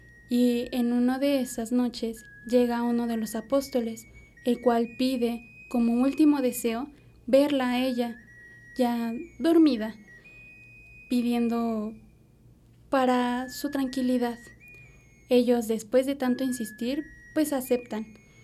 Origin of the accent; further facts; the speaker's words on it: Milpa Alta, Mexico City, Mexico; Y el día de hoy tengo la fortuna de representar a mi pueblo, a mis bellas raíces, Villa Milpa Alta